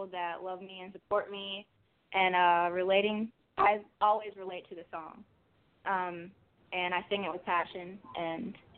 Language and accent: English; Gastonia, North Carolina, United States; Well, I'm from Gastonia, North Carolina, and I'm 16.